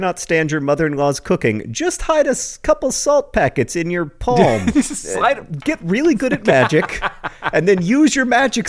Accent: Indiana, United States; that's happening in my home state of Indiana.

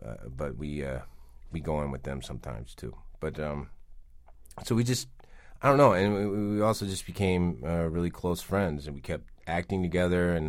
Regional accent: the South, United States; we're both from the South, and I just really admire Jeff.

